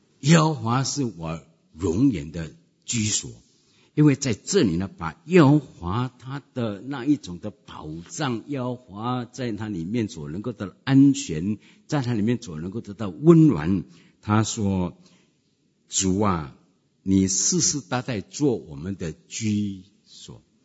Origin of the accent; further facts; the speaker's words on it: Fujian, China; 我记得我的祖母啊，我们是福建人